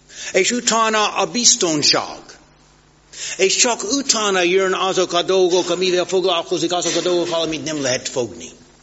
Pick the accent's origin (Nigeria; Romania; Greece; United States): United States; Hungarian is a second language; now in Hungary; Államokban, ahol én növekedtem föl, és itt Magyarországon lényegesen változott az én életemben.